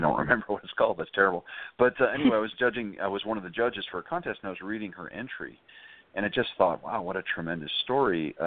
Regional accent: Montana, United States; I grew up in Montana and saw a couple bears when I was young.

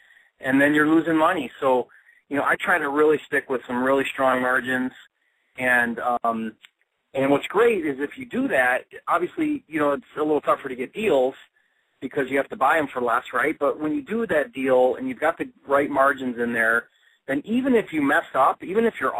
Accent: Michigan, United States; I'm from Michigan, and we sold our home, and we took our family on an RV trip.

